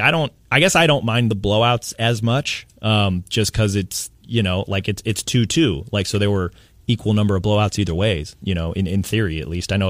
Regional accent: Kansas City, Missouri, United States; growing up in Kansas City, we didn't have a hockey team.

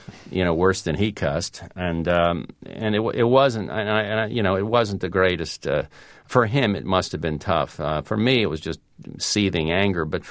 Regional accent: Florida, United States; when I was a kid and we played, of course, and playing in, growing up in South Florida, there was an age.

